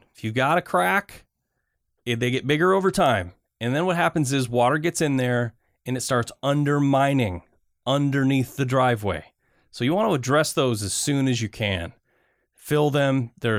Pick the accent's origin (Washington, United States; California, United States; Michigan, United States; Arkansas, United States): Michigan, United States; now in Oregon, United States; But where I grew up in Michigan, we did have water softener.